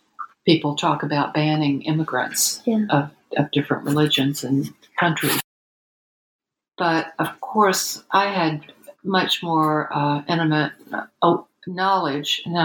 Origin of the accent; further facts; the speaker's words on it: the South, United States; I came to this passion because of growing up in the South and experiencing racial discrimination on such a huge scale of African Americans being badly treated.